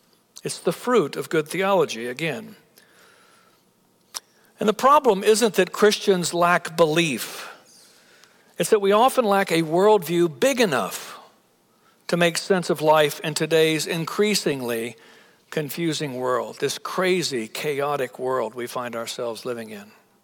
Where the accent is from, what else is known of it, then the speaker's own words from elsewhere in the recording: Plano, Texas, United States; I don't live far from here. I'm from Plano, so I didn't have to travel too far.